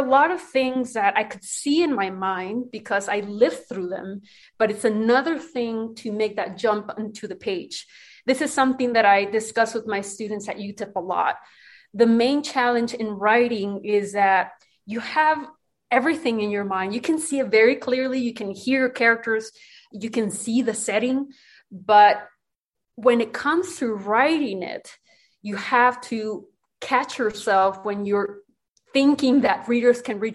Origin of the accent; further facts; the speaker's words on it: Ciudad Juárez, Chihuahua, Mexico; which they're based, as you note, on my experience growing up in Ciudad Juárez.